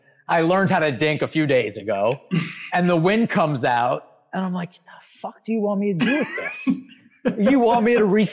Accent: New York, United States; I'm a New Yorker through and through.

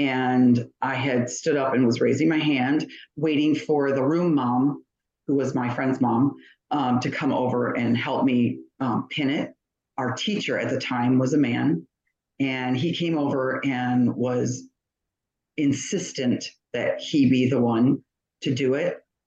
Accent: Michigan, United States; I'm a 55-year-old mom and wife. I have four sons. I grew up in Michigan in a very rigorous Christian household.

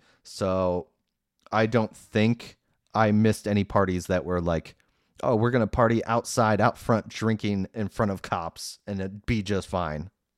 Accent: Downers Grove, Illinois, United States; it is about my hometown, even though it was filmed nowhere near it. And even though I've heard the book about Downers Grove, the book that was created that spurred this story, wasn't very good either.

